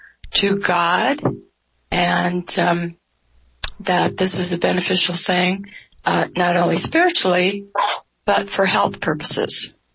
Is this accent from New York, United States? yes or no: no; California, United States; When I was growing up in California, there were poppies in my yard.